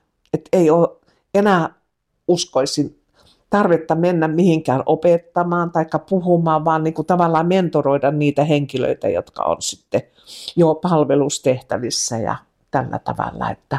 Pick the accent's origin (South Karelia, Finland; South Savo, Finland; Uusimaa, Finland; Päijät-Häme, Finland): South Savo, Finland; Sulkava; jos mä tänä päivänä menisin takaisin, niin se ei ole ehkä se, mitä ajattelee, että kun ne on ne lapsuuden niin kuin maisemat